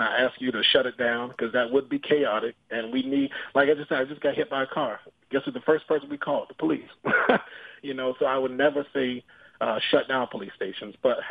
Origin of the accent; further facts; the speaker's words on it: Daytona Beach, Florida, United States; I was born and raised in Caroline Village. It's not the most beautiful neighborhood. It's not the most progressive neighborhood. But I am a product of my neighborhood. I'm proud of where I'm from.